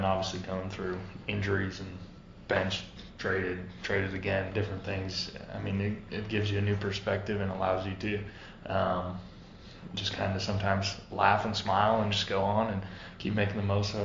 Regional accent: North Dakota, United States; But then sometimes I remind myself, shoot, I'm a kid from North Dakota that dreamt of being here, and here I am still playing this game

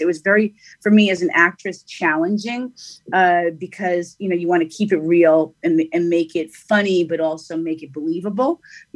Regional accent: New York, United States; accent: New York; obviously I have, you know, my own accent, which is, you know, a New York accent.

